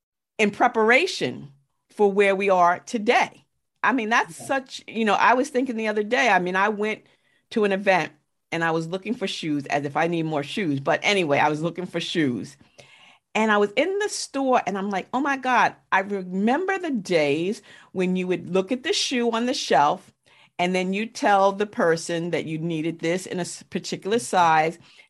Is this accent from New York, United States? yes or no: yes; New York, United States; But I'm from New York, and I remember back in the 80s, we used to have the purse parties.